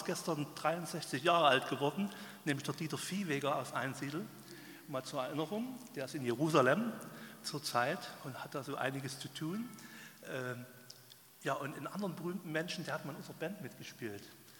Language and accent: German; Dittersdorf, Saxony, Germany; Ich komme ja aus Dittersdorf. Dittersdorf, nicht Amtsberg, wohlgemerkt. Dittersdorf.